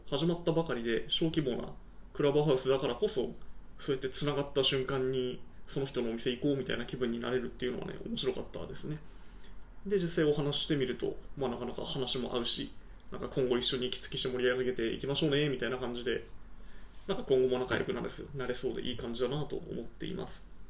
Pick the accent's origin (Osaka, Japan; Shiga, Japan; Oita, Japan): Oita, Japan; しかも僕大分県の人間だし